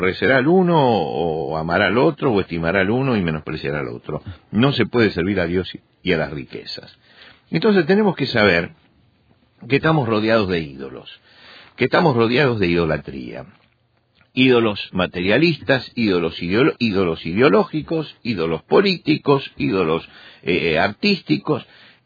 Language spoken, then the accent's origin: Spanish; Argentina; En mi país, en Argentina, se hizo una peregrinación donde acudieron 200.000 personas.